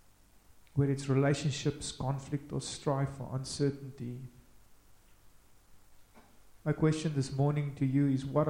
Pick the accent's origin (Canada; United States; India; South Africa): South Africa; Hermanus, Western Cape; I come from Hermanus. We have grass there and big fish called whales.